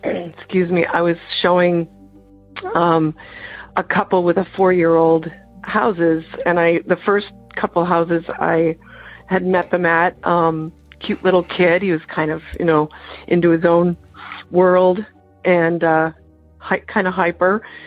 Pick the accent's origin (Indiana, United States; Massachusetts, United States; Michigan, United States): Michigan, United States; Canton; I'm from Michigan, Canton, Michigan.